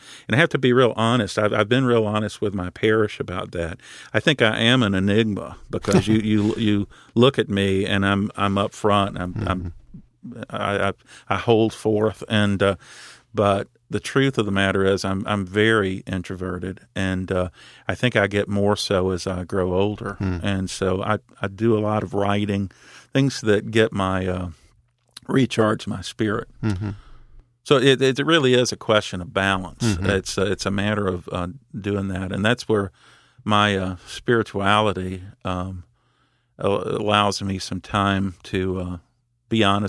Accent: the South, United States; It comes for me naturally, being a Southerner.

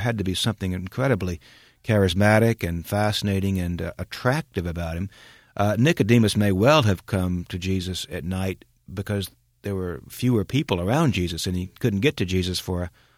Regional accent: Georgia, United States; also born or lived in Panama City, Florida; I am from Georgia. Nothing against Florida. I'm just not from there. But the truth is, I was physically born in Florida.

